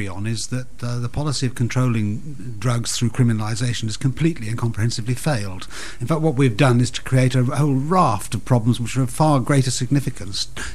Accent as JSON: {"language": "English", "region": "Wales", "country": "United Kingdom", "tie": "born or raised there", "said": "And I grew up in Wales, so I know a bit about it."}